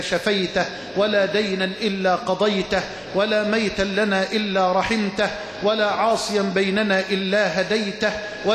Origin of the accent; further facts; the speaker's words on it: Egypt; واجعل بلدنا مصر أمنا أمانا، سخاء رخاء